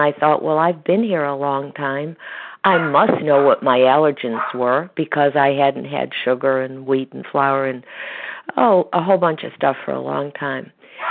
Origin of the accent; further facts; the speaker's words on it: Connecticut, United States; from Connecticut, and I am a recovered compulsive overeater.